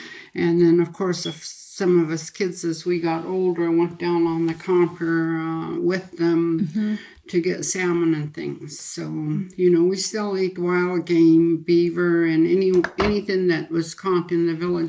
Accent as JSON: {"language": "English", "town": "Dot Lake", "region": "Alaska", "country": "United States", "tie": "born or raised there", "said": "No, not while while we were growing up in Dot Lake."}